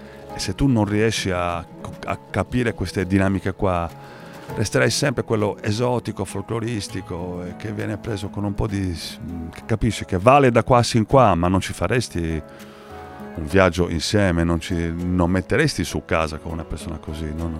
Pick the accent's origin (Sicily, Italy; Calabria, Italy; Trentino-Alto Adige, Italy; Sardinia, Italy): Sardinia, Italy; Se noi dobbiamo smetterla di andare in giro col timbro doc che siamo sardi